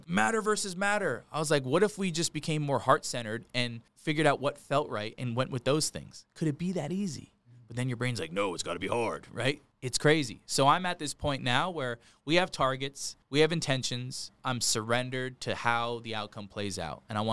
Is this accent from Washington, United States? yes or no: no; Bayville, New Jersey, United States; I'm 26 years old. I'm from Bayville, New Jersey.